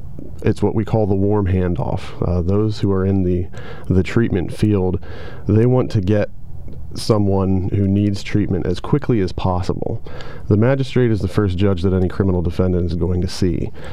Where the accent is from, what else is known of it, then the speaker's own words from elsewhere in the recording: Lewisburg, United States; I'm born and raised in Lewisburg, returned to the area after leaving for education and to begin my career.